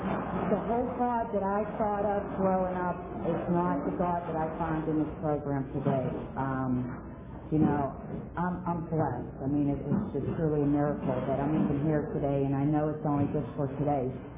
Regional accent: Pittsburgh, Pennsylvania, United States; I was 3 years from the Pittsburgh area, from Bloomfield, Martinsville, and Garfield. We have a little bit of everything here

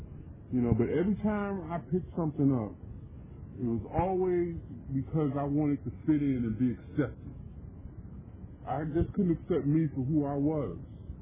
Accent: New York City, New York, United States; I am born and raised in New York City, Harlem. Came up from the city, pretty much from the streets, in a relatively functional family.

